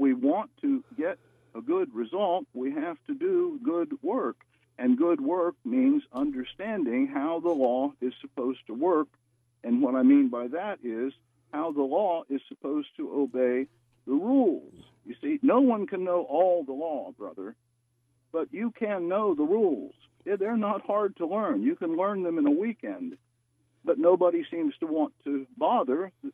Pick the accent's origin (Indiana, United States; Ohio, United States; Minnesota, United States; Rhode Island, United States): Ohio, United States; I grew up in Ohio.